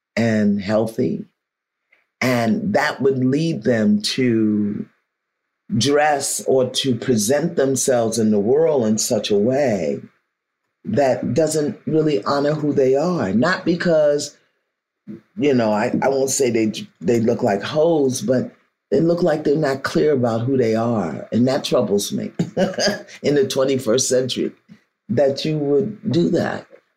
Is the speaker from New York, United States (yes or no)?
yes; Brooklyn, New York, United States; I'm from Brooklyn. I rebel against everything.